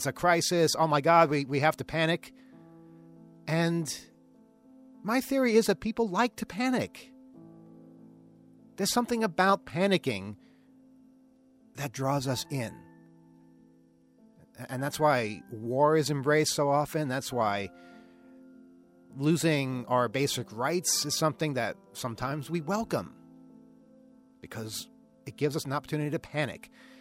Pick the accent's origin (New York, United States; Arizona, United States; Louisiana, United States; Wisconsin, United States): New York, United States; there was a station that I grew up with out on Eastern Long Island